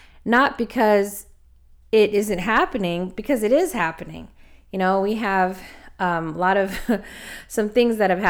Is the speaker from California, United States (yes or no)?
yes; Los Angeles, California, United States; makes me feel very nostalgic because I'm from Los Angeles.